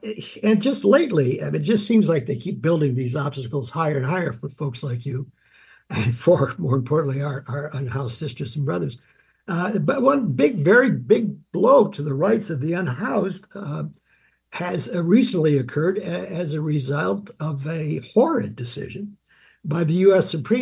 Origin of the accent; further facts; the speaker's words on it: Detroit, Michigan, United States; I grew up in Detroit, Michigan, and at that time in Detroit, there were a hell of a lot of folks who would have been living in those tent cities we see all over our town